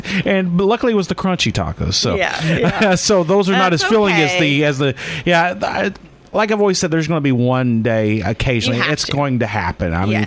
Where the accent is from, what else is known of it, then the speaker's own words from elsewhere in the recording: Oklahoma City, Oklahoma, United States; also born or lived in Poteau, United States; I grew up in Oklahoma City, but my grandmother lived down in Poteau, Oklahoma.